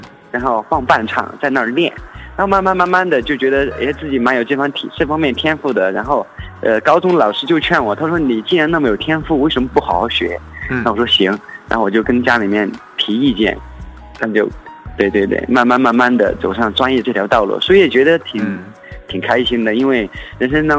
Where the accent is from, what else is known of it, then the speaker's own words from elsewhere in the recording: Guizhou, China; 也是我们贵州这边特别出名的两个音乐人就联手打造的歌曲